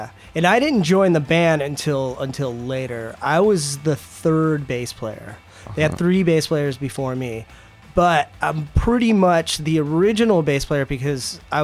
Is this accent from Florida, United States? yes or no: no; San Mateo, California, United States; am a proud skate punker, thrasher style, originally from the Bay Area. From, I would say, San Francisco, even though I grew up in San Mateo.